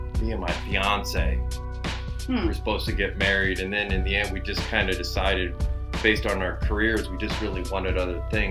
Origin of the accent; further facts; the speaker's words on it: Chicago, Illinois, United States; Because I had mentioned I was from Chicago.